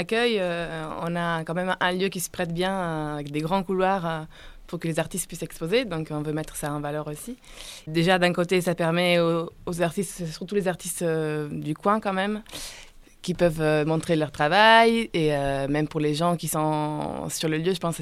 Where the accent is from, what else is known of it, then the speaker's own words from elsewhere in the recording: Switzerland; moved away; quand j'habitais encore en Suisse. Je suis suisse d'origine.